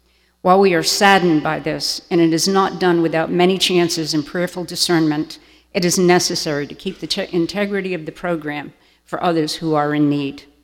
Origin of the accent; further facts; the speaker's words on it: Rhode Island, United States; I am from Rhode Island, so we tend to get our A's and our R's all mixed up.